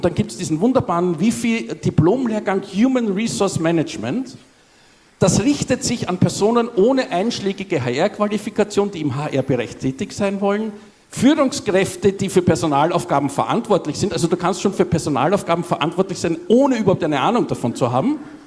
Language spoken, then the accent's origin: German; Vienna, Austria; also falls man es nicht hört, ich bin Österreicher, Wiener.